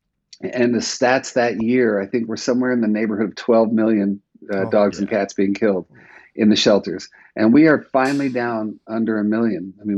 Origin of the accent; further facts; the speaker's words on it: Manhattan, New York, United States; Yeah, and you know, I'm a New Yorker. I don't know if you know that. But, Manhattan is real